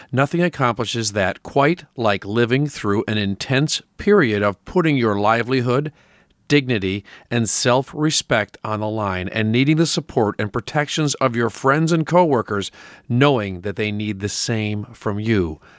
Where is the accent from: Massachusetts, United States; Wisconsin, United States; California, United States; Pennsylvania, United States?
Wisconsin, United States; because I was born and raised in Wisconsin